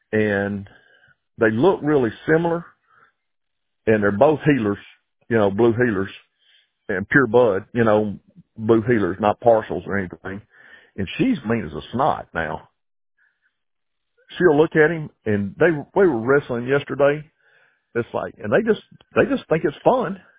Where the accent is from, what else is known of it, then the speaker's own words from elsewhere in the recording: Memphis, Tennessee, United States; Memphis, I grew up in Memphis, and Memphis has always been the low-lying area of Tennessee, and the rest of the state's, like, beautiful.